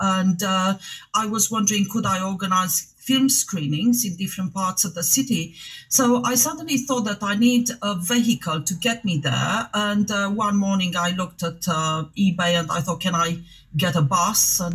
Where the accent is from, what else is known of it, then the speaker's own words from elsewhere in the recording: Transylvania, Romania; now in Southampton, United Kingdom; Whenever I go back to Romania, to my hometown in Transylvania, I notice that most of the streets have lots of benches.